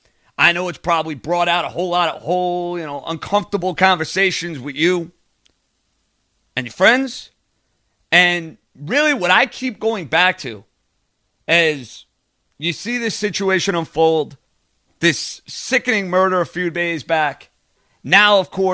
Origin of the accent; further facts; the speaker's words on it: New York, United States; I wouldn't be doing my service as a New Yorker and as an American